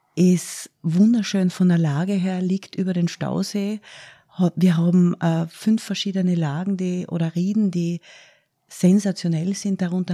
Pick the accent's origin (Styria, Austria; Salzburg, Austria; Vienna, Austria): Styria, Austria; moved away as an adult; weil ich bin keine Kärntnerin, sondern eigentlich bin ich, oder ganz sicher bin ich in der Steiermark geboren und war 38 Jahre in der Steiermark